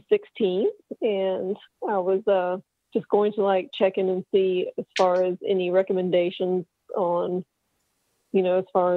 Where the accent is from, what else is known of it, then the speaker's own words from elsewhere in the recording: Myrtle Beach, South Carolina, United States; played in my hometown of Myrtle Beach, South Carolina